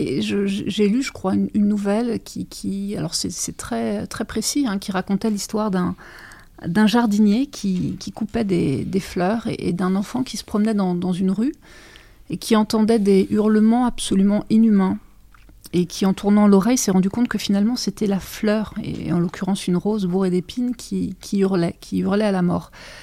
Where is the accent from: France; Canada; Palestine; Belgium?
France; Crépy, Hauts-de-France; born there; Je suis née à Crépy, donc c'est aussi la raison de ma présence aujourd'hui.